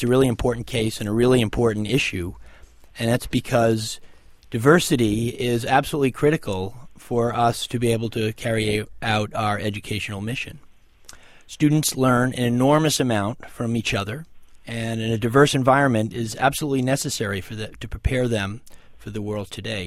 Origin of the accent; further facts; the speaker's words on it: New York City, New York, United States; I grew up in New York City in Queens